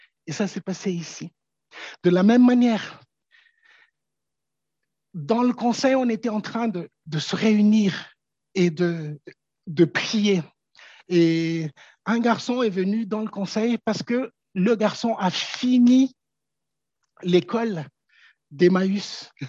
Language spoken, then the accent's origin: French; Madagascar; Je viens de Madagascar.